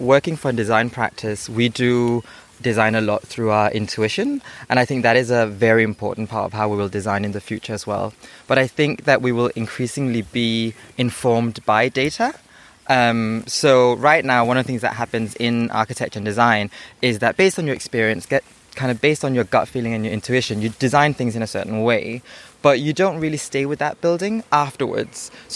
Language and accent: English; Denmark; now in Mexico City, Mexico; I'm from Denmark. I'm currently actually based in Mexico City while also working in London with projects in Dubai and Tokyo